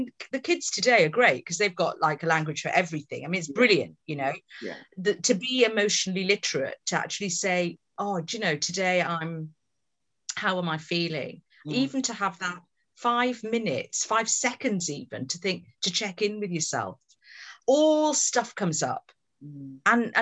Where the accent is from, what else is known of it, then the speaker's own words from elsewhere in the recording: Luton, East of England, United Kingdom; born there; Well, my parents are from Bangladesh.